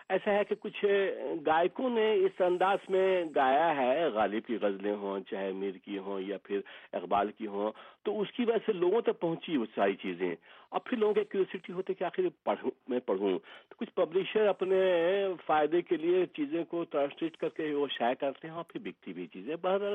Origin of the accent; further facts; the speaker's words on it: Bihar, India; میرا تعلق بہار سے ہے, اور بہار میں اردو دوسری سرکاری زبان ہے